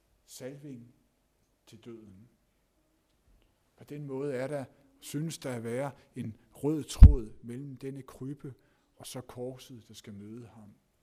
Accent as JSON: {"language": "Danish", "region": "Zealand", "country": "Denmark", "said": "og jeg er selv fra Lolland"}